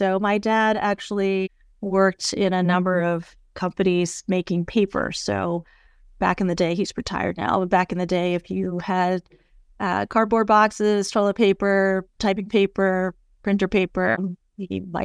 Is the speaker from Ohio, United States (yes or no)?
yes; Toledo, Ohio, United States; also born or lived in Northern California / Chicago; And then when I was young, we moved to Toledo, Ohio, where I spent most of my childhood until freshman year of high school, where we moved to Chicago.